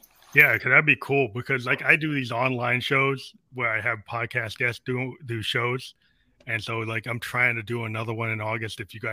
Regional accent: New England, United States; Like I'm from New England, but you know Boston sometimes doesn't have the vibe

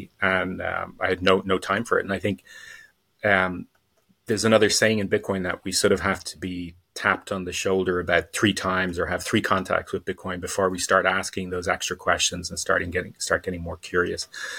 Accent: Dublin, Leinster, Ireland; I grew up in Dublin, Ireland.

